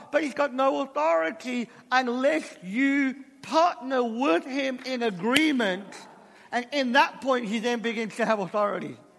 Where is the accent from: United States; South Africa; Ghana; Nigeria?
South Africa; I know it's un-English, but I'm South African.